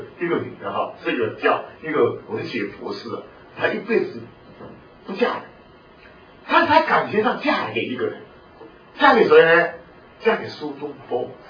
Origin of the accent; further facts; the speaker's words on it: Dahu, Miaoli County, Taiwan; 我是来自苗栗的大湖哈，还有种草莓的。我的成长上有留了很多心灵上的一些伤，心灵的伤痕斑斑的。所以，我这个故乡呢，给我感觉又很喜欢，又很怀念，又很排斥。